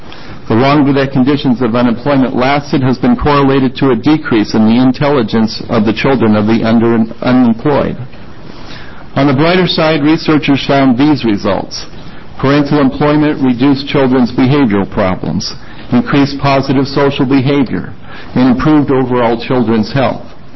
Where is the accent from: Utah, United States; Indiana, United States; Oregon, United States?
Oregon, United States; Klamath Falls; from Klamath Falls, Oregon, and I'm employed by Higher Calling Public Affairs.